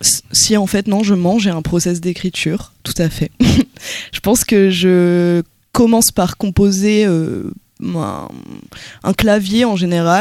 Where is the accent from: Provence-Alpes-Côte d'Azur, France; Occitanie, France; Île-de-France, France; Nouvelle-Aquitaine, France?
Île-de-France, France; Montreuil; Oui, je suis du Montreuil, je suis du vrai Montreuil